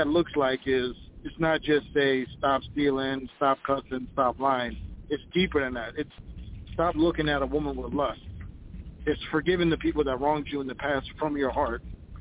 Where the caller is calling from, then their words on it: Minnesota, United States; I'm calling from Minnesota.